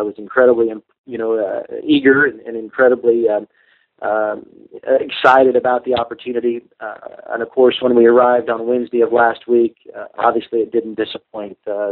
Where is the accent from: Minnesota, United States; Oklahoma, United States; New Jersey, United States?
Oklahoma, United States; Stillwater; I was born and raised in Stillwater here in Oklahoma, and was very heavily involved in athletics. Obviously, growing up, I come from a farming and ranching family.